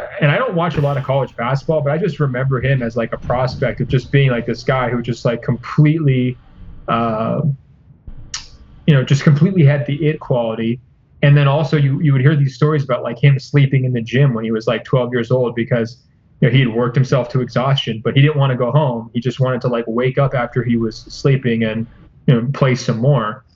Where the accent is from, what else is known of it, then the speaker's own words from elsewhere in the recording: Portland, Oregon, United States; I've always been a basketball fan. I'm from Portland.